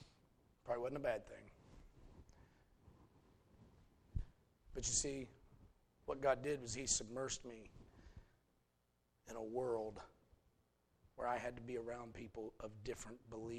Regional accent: Ohio, United States; I grew up here in Morrow County for the most part.

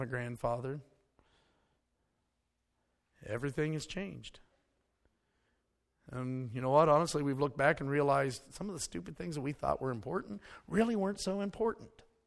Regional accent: West Virginia, United States; I'm from West Virginia. And I can't say a whole lot more about the gene pool there either.

